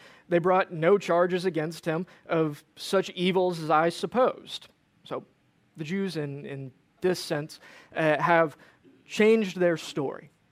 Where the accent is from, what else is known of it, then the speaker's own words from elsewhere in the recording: Georgia, United States; If he was in Georgia, I grew up in Georgia.